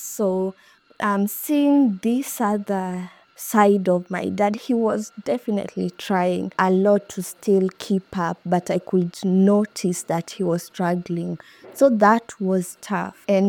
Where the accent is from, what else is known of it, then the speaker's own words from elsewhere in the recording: Nairobi, Kenya; We grew up in Eastleigh, near Pumwani Hospital. There was a compound which had houses and a church.